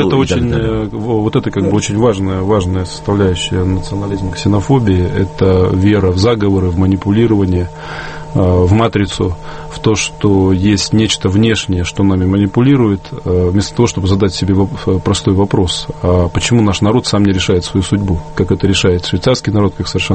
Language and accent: Russian; Barnaul, Altai Krai, Russia; я учился в замечательной школе в Барнауле, 42-й.